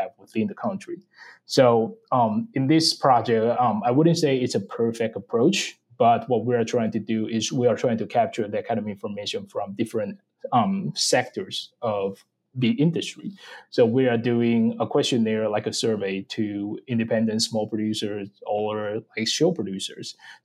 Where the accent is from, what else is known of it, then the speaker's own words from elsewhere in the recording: Taiwan; now in United States; I'm originally from Taiwan, and also that's where I got my DVM, my master, and also that's where I was trained to be a swine specialized veterinarian.